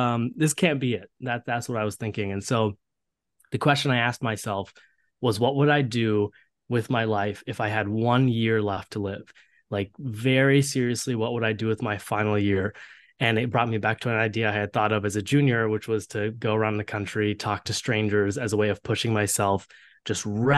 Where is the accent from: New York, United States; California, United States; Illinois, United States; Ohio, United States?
Ohio, United States; Columbus; especially because I grew up in Ohio where you know, there were plenty of other South Asian folks in Columbus.